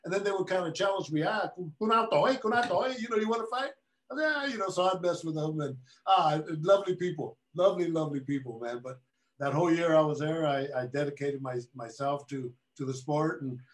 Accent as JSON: {"language": "English", "region": "California", "country": "United States", "tie": "born or raised there", "said": "I grew up as a farm worker."}